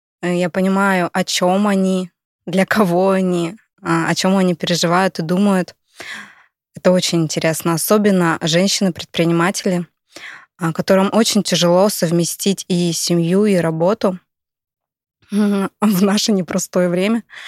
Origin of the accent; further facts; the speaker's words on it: Listvyanka, Irkutsk Oblast, Russia; Начнем с того, что я с Листвянки. Родилась, выросла в Листвянке